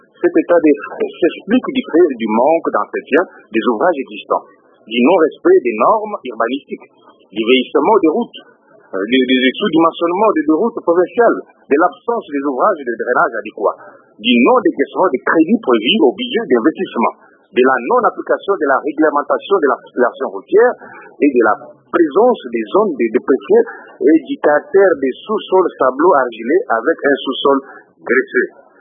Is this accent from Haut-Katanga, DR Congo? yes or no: no; Kasaï-Oriental, DR Congo; vous savez, ici chez nous, au Kassai Oriental, nous avons un problème des routes.